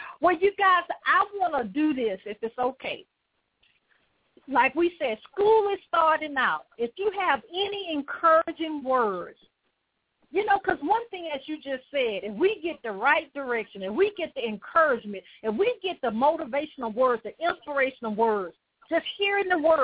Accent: Birmingham, Alabama, United States; Now, y'all didn't tell me y'all were going to my hometown now. You know, I'm from Birmingham.

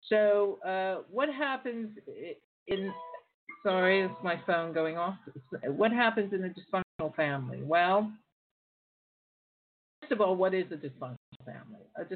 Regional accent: California, United States; And, of course, I'm American, and I'm from there, and I have loads of family and friends there

